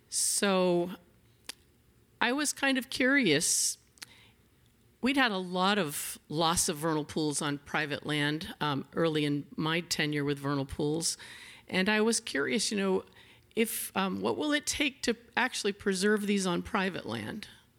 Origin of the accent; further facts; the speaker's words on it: New England, United States; many people who live here have come from somewhere else. I came from New England.